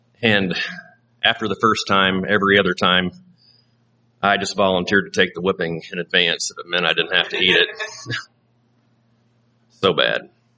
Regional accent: Missouri, United States; I suppose if you're an Iowa farmer, you're probably walking by or around barns, But I'm from Missouri, so I was walking by a shed.

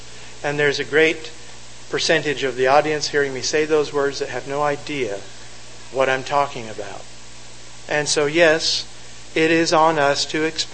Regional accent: Compton, California, United States; born there; I was born in Compton, California.

